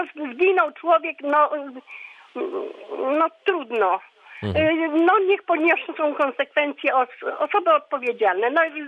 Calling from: Szprotawa, Lubusz Voivodeship, Poland; Ja ze Szprotawy.

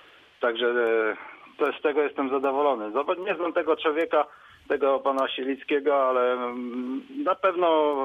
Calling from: Świebodzin, Lubusz Voivodeship, Poland; tutaj u nas w Świebodzinie doszło do wymiany burmistrza

